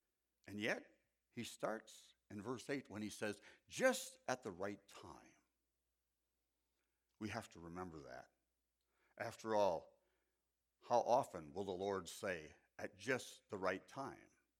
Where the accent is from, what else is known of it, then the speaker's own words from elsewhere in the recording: United States; As an American, I'm concerned about surviving.